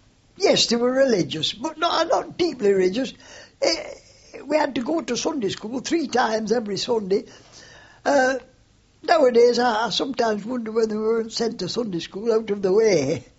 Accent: Oldham, North West England, United Kingdom; born there; I was born in Hollingwood, Ober Oldham, Lancashire. 2nd of July, 1898.

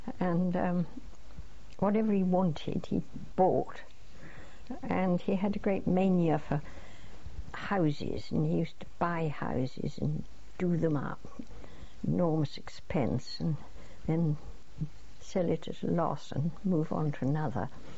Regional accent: England, United Kingdom; But we went to this school, but being typically English children, we were the only two children that spoke English

